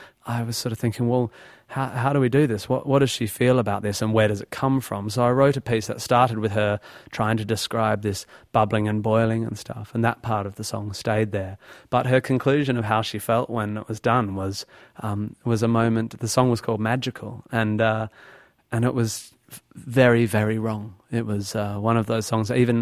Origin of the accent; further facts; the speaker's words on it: Australia; But as an Australian, I actually don't get that, nor really care.